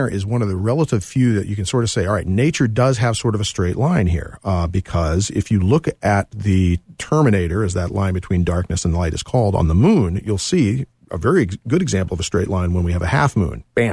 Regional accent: North Carolina, United States; now in Virginia, United States; I grew up in North Carolina, where you can buy beer and wine at any grocery store or convenience store

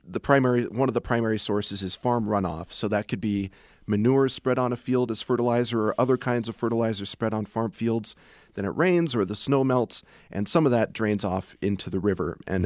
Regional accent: Cumberland, Iowa, United States; But, you know, I'm an Iowa boy myself. I'm from Southwest Iowa. Cumberland is my hometown. People can look it up.

